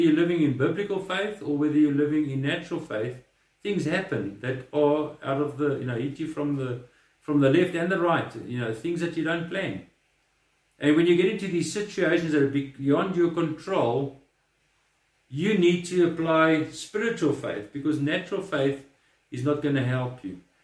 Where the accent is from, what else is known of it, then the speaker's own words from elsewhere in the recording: Mufulira, Copperbelt, Zambia; born there; I was born in a bush. I was born in Mufulira in Zambia. It was in the bush, just a mining town with nothing.